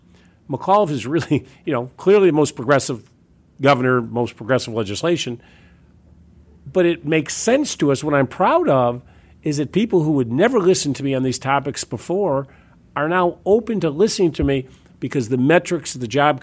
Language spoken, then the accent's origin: English; United States; I will work with him on health care, on infrastructure, because I am an American.